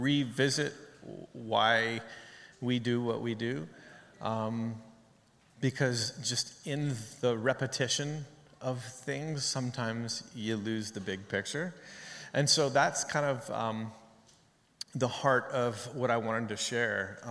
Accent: Canada; I'm a Canadian.

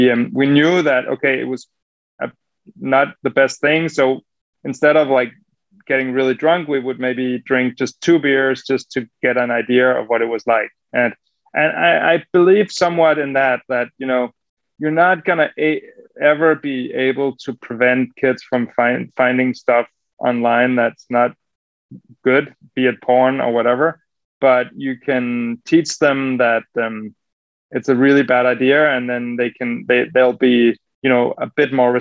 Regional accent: Denmark; English is a second language; like growing up in Denmark, you know, as a kid, you could buy alcohol anywhere.

